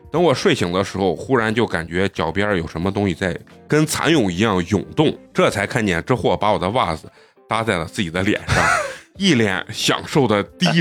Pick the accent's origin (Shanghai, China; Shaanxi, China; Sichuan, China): Shaanxi, China; Xi'an; accent: Xi'an dialect; 用是咱们西安话就是纯闲人啊，寒人